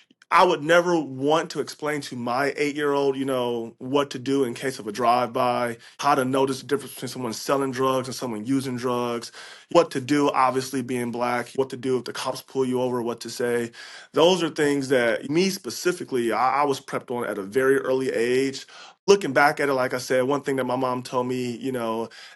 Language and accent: English; Detroit, Michigan, United States; Grew up in Detroit in the 90s. So it wasn't the best place to be. And I grew up in the heart of Detroit on the west side.